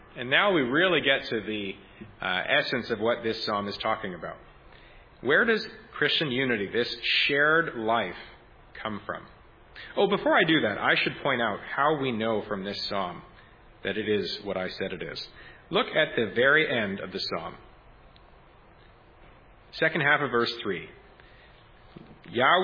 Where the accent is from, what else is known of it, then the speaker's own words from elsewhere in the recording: Canada; the United Church of Canada, which is one of the churches in my home country